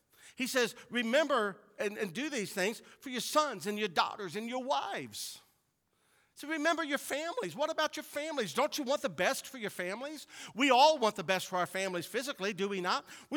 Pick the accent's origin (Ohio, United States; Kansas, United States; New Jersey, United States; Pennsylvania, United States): Ohio, United States; Cincinnati; Cincinnati. I grew up in Clifton. Spent most of my time downtown. That's Cincinnati.